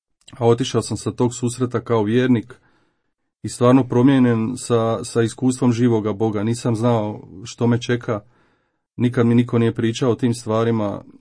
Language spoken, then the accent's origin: Croatian; Valpovo, Osijek-Baranja County, Croatia; imam 36 godina i rodom sam iz Slavonije, iz grada Valpova, nedaleko od Osijeka.